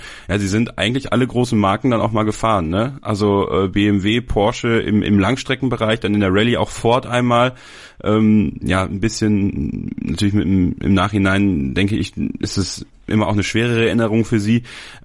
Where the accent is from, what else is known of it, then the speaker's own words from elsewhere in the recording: Wallonia, Belgium; born there; das ist so kurz nach meiner, also vor meiner Heimat, ich bin in der Nähe geboren von Spa